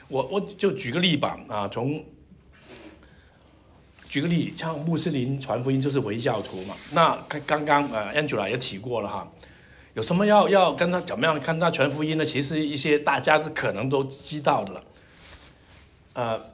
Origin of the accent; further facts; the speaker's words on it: Guangdong, China; 我们广东人叫他也